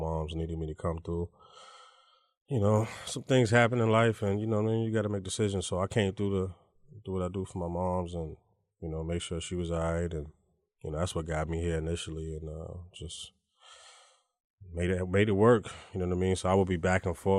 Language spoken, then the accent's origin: English; South Bend, Indiana, United States; born there; also born or lived in Germany / Kansas / Charlotte; So, you know, I was born in South Bend, you know, have a lot of roots there.